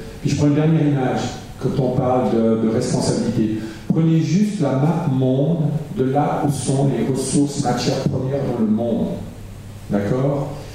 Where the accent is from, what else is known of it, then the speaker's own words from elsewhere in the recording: Italy; je suis italien, je me permets de dire